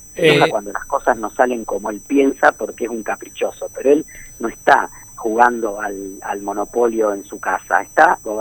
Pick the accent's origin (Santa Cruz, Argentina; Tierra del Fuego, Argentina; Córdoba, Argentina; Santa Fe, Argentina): Santa Fe, Argentina; nosotros como santafesinos hemos visto el efecto que tuvo la privatización y desguace del Banco Provincia de Santa Fe en los años 90